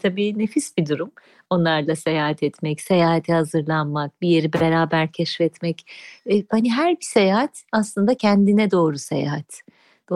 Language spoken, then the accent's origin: Turkish; Bursa, Turkey; Hani ben Bursa'da büyüdüm ve Uludağ çocuğuyum.